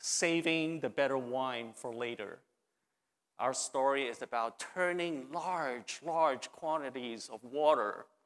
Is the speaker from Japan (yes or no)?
yes; Japan; Some of you may not know this, but I grew up in Japan.